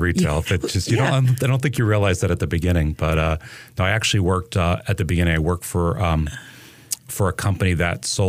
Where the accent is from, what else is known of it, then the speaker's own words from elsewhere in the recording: New York, United States; also born or lived in New Jersey / St. Louis / Seattle / Vermont; I grew up in the Northeast in the New York area and have lived pretty much everywhere. New York, New Jersey. Outside of New York City. Lived in New Jersey. Lived in the Midwest in the St. Louis area for a while.